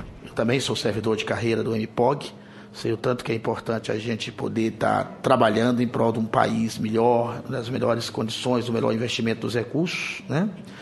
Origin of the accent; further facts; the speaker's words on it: Federal District, Brazil; principalmente nós que somos do Distrito Federal